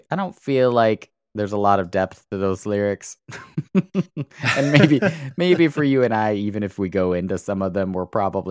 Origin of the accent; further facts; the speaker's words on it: Oklahoma, United States; I fell in love with … while I was growing up in Oklahoma.